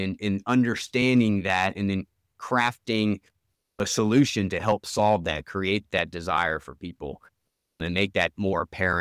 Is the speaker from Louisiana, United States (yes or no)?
yes; Louisiana, United States; now in Houston, United States; so I'm originally from Louisiana. I've lived in Houston, Texas for the last 15 years, but gumbo is a big part of our family tradition.